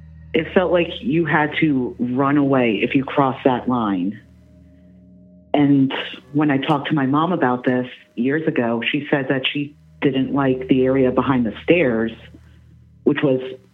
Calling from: New Jersey, United States; I'm calling from New Jersey.

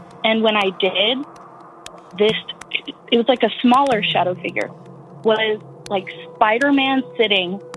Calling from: Texas, United States; I'm calling from West Texas.

